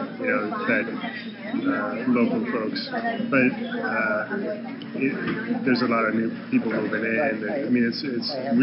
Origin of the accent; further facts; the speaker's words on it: Denver, Colorado, United States; but I'm from Colorado, originally, Denver, Colorado.